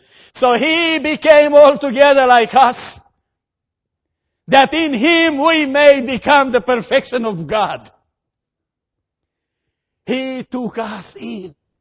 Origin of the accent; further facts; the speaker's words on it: Australia; When things go well, I'm an Aussie.